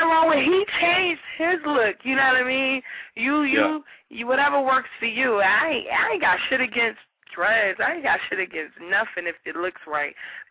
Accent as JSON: {"language": "English", "town": "Philadelphia", "region": "Pennsylvania", "country": "United States", "said": "I'm from Philly."}